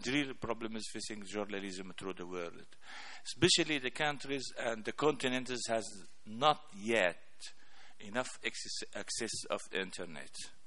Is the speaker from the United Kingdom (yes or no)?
no; Libya; English is a second language; I'm a journalist from Libya and represent the Arab world